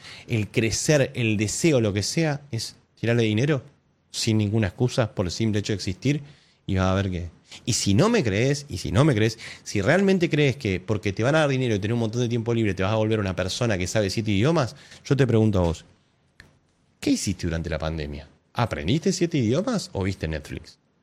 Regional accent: Argentina; yo al final de cuentas soy un argentino diciéndole a un montón de colombianos qué es lo que yo sé que funciona

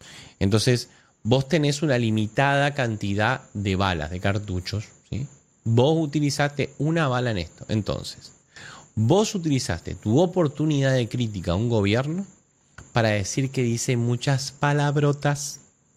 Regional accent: Argentina; somos muchos los argentinos que no pensamos como usted.

